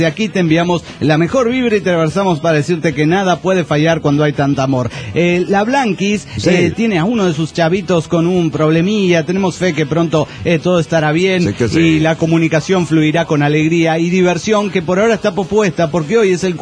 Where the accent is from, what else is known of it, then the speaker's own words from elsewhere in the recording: Oruro, Bolivia; de Oruro, Bolivia.